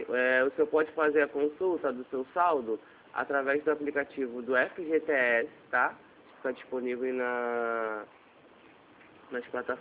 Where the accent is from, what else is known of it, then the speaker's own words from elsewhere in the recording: Rio de Janeiro, Brazil; Eu sou aqui do Rio de Janeiro.